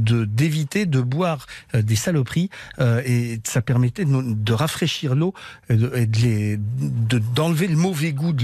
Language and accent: French; Auvergne-Rhône-Alpes, France; Enfin, je suis de Savoie, pas mal.